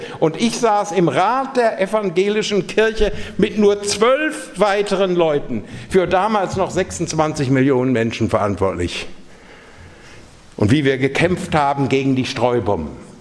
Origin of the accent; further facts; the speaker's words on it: Münster, North Rhine-Westphalia, Germany; Auch der westfälische Frieden aus meiner Heimat Münster